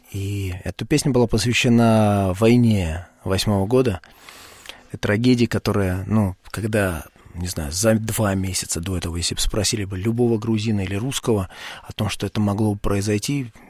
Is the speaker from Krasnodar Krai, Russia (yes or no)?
no; Moscow, Russia; born there; я грузин, который родился в Москве